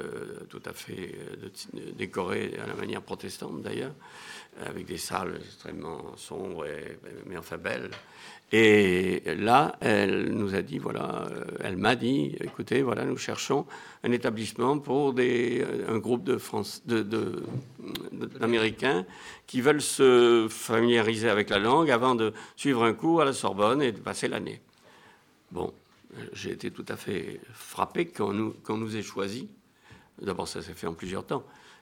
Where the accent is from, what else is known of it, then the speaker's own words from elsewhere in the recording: Saint-Macaire, Nouvelle-Aquitaine, France; Et puis, il a été à Saint-Macaire, dans mon pays natal.